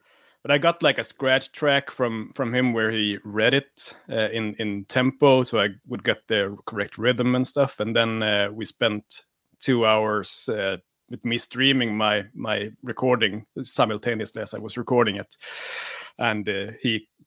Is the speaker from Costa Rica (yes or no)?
no; Sweden; English is a second language; And I remember when I heard the first Swedish metal band writing in Swedish, it was a band from my hometown called